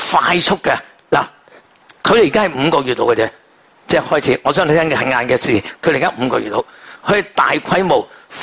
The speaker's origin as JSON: {"language": "Cantonese", "country": "Hong Kong", "lives_now": "United Kingdom", "said": "因为如果单靠我哋香港人都未够"}